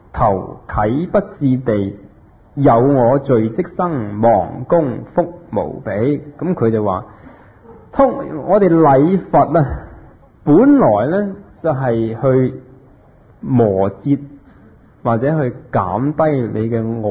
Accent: Guangdong, China; 佢哋係我哋廣東人

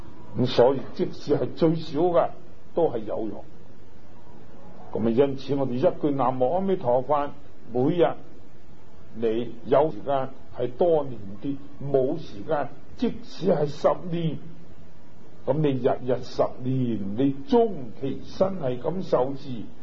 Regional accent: China; 我哋系中国人，唔系印度人，我哋读嘅系中国书。

